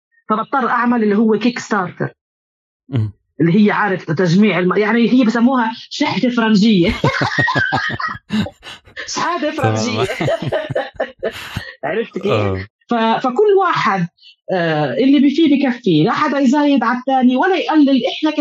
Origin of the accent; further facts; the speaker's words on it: Palestine; ممكن أنا كفلسطينية لما أدافع عن تاريخي العربي الإسلامي في إشبيلية